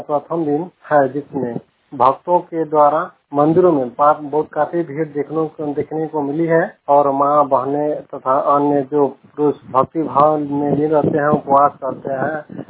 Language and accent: Hindi; Bihar, India; मैं भगवान पखांग जिला कैमूर का निवासी हूँ।